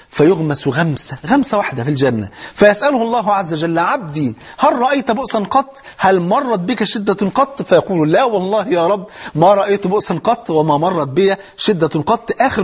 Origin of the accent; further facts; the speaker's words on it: Egypt; واحد مليونير مرة معدي على أرض فلاحين عندنا في مصر